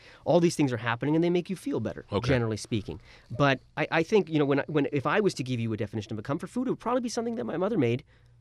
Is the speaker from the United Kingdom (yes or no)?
no; Canada; being a Canadian